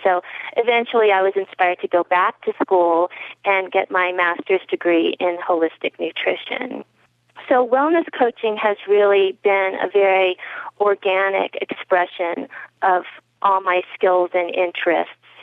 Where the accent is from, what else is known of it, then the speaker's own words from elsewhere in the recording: Maryland, United States; moved away as an adult; also born or lived in Colorado / California / New Mexico; Well, I grew up on the East Coast of the U.S. in Maryland, and most of my adult life, though, I've spent out west in Colorado and California and New Mexico